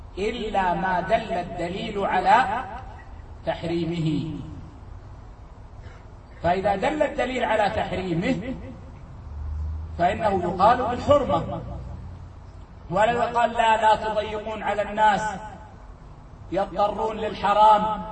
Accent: Kuwait; عندنا في الكويت الناس تعودت

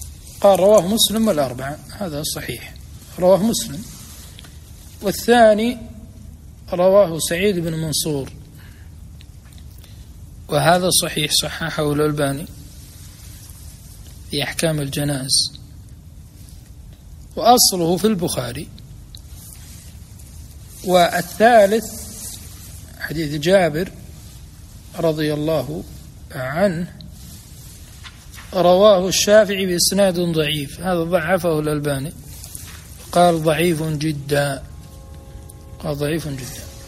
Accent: Kuwait; أربع تكبيرات في بلدنا الكويت

